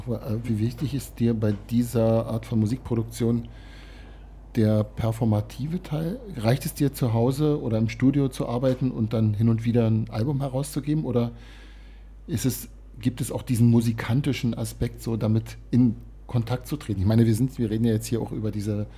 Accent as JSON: {"language": "German", "region": "Berlin", "country": "Germany", "said": "Ich hatte eine Beziehung zu Karlshorst, weil das war unser Nachbardorf. Ich komme aus dem Hans-Loch-Viertel."}